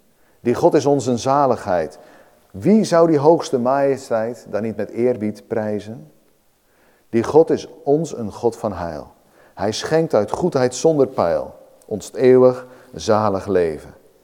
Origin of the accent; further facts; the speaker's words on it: Oud-Alblas, South Holland, Netherlands; toen ik op de lagere school zat, moest ik hem vanuit de oude berijming uit mijn hoofd leren. En bij ons in Oud-Alblas, waar ik woonde